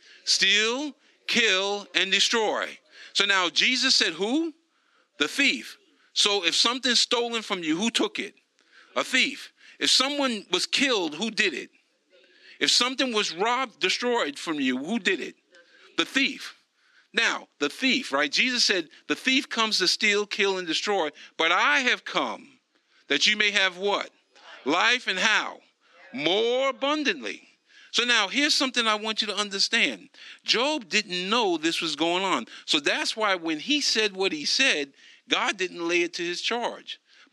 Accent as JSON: {"language": "English", "town": "Bronx", "region": "New York", "country": "United States", "tie": "born or raised there", "said": "see, I grew up in the Bronx, and people steal all the time."}